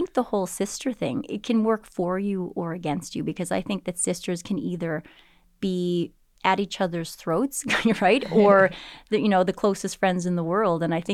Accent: New Waterford, Nova Scotia, Canada; we grew up in New Waterford, just on the east coast of Cape Breton.

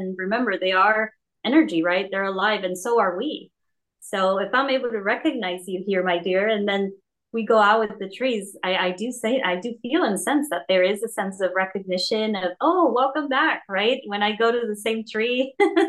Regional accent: Santa Cruz, California, United States; As I mentioned, I was born and raised in Santa Cruz.

